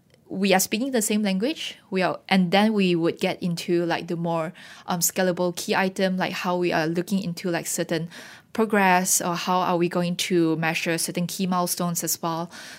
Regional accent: Kuching, Sarawak, Malaysia; We do see that growing up in Kuching and starting the business in Kuching, everything really does get really personal

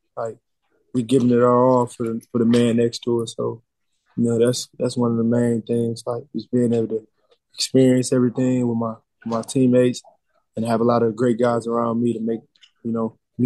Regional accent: Detroit, Michigan, United States; I mean, he's from Michigan, so I'm from Detroit.

